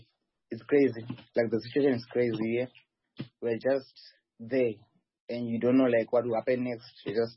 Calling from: Sumy, Sumy Oblast, Ukraine; I'm speaking from Sumy. I'm a student at Sumy State University in Ukraine.

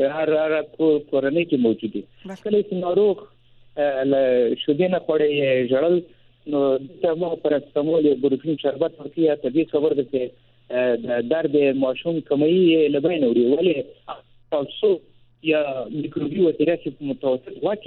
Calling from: Maiwand, Kandahar, Afghanistan; د کندهار د ولایت څخه، د میوند ولسوالۍ.

